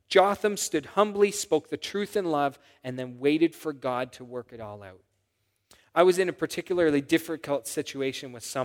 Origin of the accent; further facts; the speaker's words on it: Canada; that's a hard thing to admit as a Canadian, right?